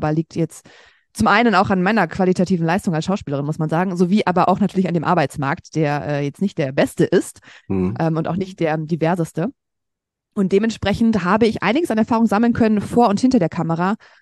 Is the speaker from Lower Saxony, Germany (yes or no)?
yes; Braunschweig, Lower Saxony, Germany; also born or lived in Berlin; Und bin jetzt mittlerweile, beim letzten Mal haben wir uns noch in Berlin gesehen, nach Braunschweig, meine Heimatstadt, zurückgezogen.